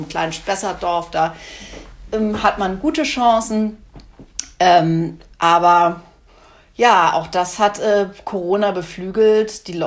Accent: Frankfurt, Hesse, Germany; Wir als Frankfurter finden es hier natürlich sowieso toll.

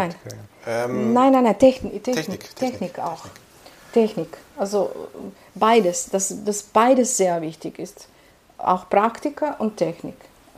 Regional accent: Belgrade, Serbia; Ja, ich bin aus Belgrad, ja.

